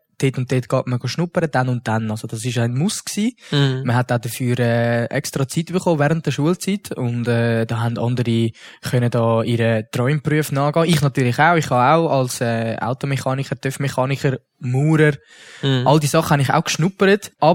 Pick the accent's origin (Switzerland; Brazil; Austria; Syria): Switzerland; Gommiswald, St. Gallen